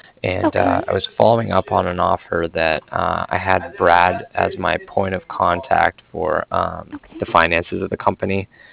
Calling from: Cardiff, Wales, United Kingdom; I was calling from Cardiff

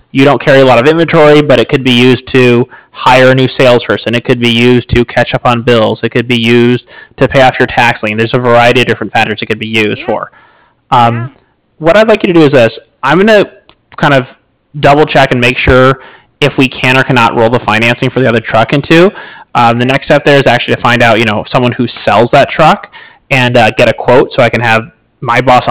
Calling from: San Diego, California, United States; San Diego, California.

